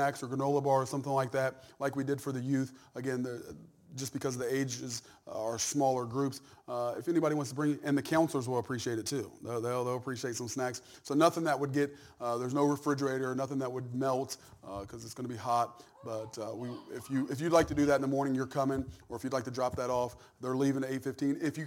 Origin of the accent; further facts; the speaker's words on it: Wilmington, Ohio, United States; She graduated from Blanchester. So we're from Wilmington.